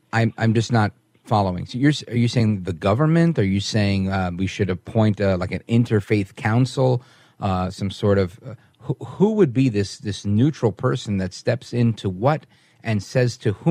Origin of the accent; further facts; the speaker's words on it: Brooklyn, New York, United States; So I grew up in Brooklyn.